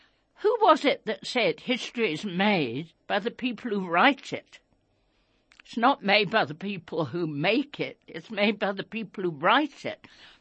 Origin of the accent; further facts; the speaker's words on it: England, United Kingdom; I grew up in England. I learnt history.